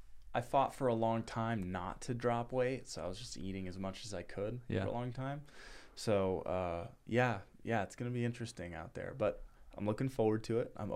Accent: California, United States; Now, I grew up in Southern California with, like, everything I need around me.

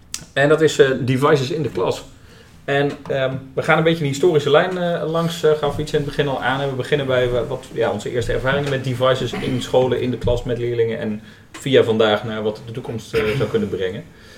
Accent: Overijssel, Netherlands; ik ben opgegroeid in Twente

